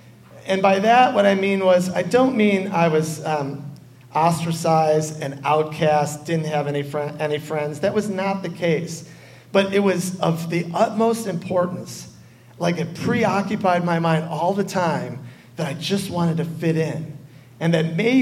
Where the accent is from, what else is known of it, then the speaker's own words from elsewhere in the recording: Chicago, Illinois, United States; now in California, United States; I have lived in California for longer than I did my home state of Illinois. I'm a Chicagoan.